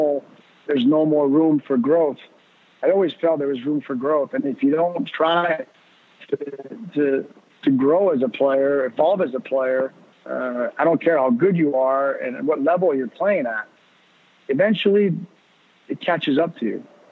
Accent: Laval, Quebec, Canada; Well, obviously growing up, I grew up in Laval

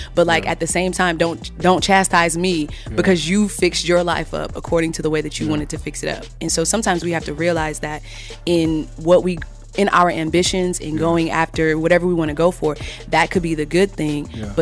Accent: New York, United States; now in Nashville, United States; I'm originally from New York. Mm-hmm. Came down to Nashville.

